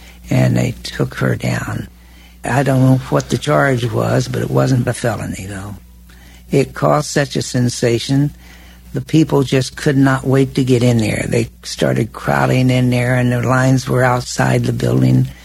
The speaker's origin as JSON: {"language": "English", "town": "Oklahoma City", "region": "Oklahoma", "country": "United States", "tie": "born there", "said": "I was born in Oklahoma City."}